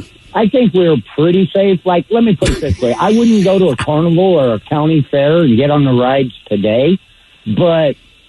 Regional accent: Stockton, California, United States; I grew up in Stockton, California, which is pretty much the ghetto.

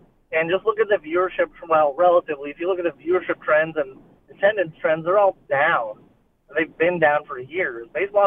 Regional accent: Arlington, Texas, United States; And, dude, I'm from Arlington. My team's the Texas Rangers.

